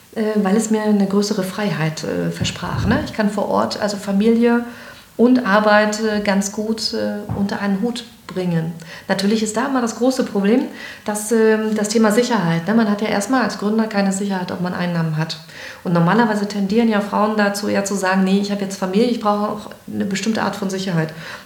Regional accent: Greifswald, Mecklenburg-Vorpommern, Germany; born there; also born or lived in Stralsund / Frankfurt am Main / Berlin / Hamburg; Ich bin in Greifswald geboren, habe dann in Stralsund studiert und bin weggegangen. Mein erster Job war in Frankfurt am Main. Dann bin ich später nach Berlin und dann nochmal Hamburg. Also ich war so 11, 12 Jahre gar nicht hier vor Ort.

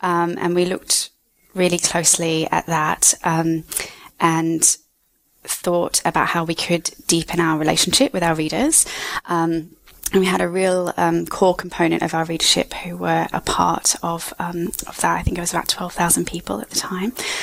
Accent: Australia; I am from Australia

